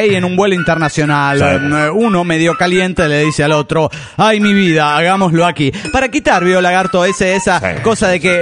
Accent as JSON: {"language": "Spanish", "town": "Toluca", "region": "State of Mexico", "country": "Mexico", "said": "Soy el locochón de Toluca, México."}